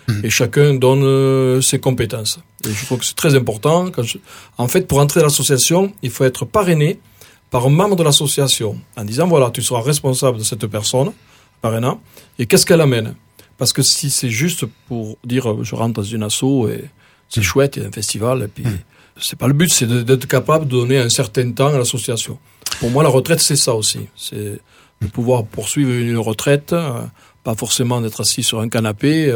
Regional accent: Occitanie, France; ce que nous appelons chez nous en Quercy, parce que le Quercy c'est assez vaste. Nous sommes dans le Quercy blanc, mais peu importe, nous sommes en Quercy

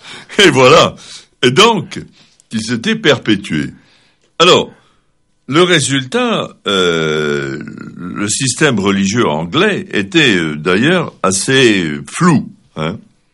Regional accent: Lebanon; chez nous, au Liban, on dit avec une certaine pointe d'ironie

